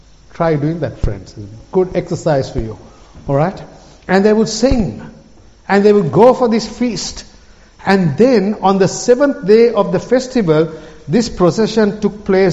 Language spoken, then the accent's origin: English; Colombo, Western Province, Sri Lanka; Rose from Amsterdam and I'm from Colombo.